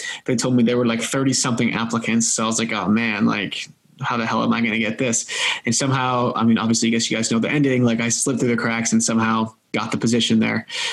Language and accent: English; Massachusetts, United States; now in California, United States; born and raised in Massachusetts, went to school in Massachusetts, graduated from there, moved up to California to work at a venture capital firm